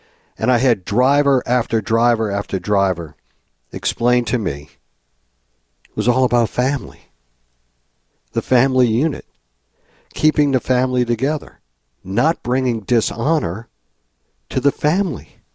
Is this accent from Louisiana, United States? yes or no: yes; New Orleans, Louisiana, United States; Told one Uber driver I was from New Orleans, and they asked me, you know, how many alligators a year do I kill?